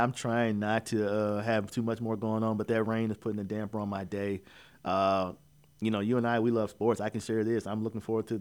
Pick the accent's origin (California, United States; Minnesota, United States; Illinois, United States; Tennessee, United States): Illinois, United States; now in Houston, United States; I am. I have fallen in love with the Astros, but I'm from the Midwest, and so I still root for my Cardinals as well.